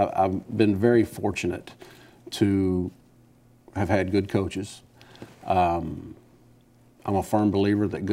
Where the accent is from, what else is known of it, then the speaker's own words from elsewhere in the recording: Houston, Texas, United States; Well, I'm from Houston. I went to, on the north side at Aldine High School. Grew up there and graduated Aldine, went to Oklahoma, junior college in Oklahoma.